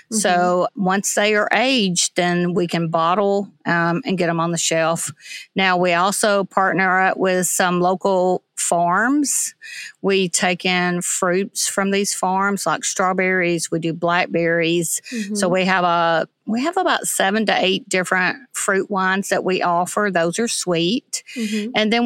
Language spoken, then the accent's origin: English; Alabama, United States; Well, I was born and raised in North Alabama. I grew up surrounded by pastures.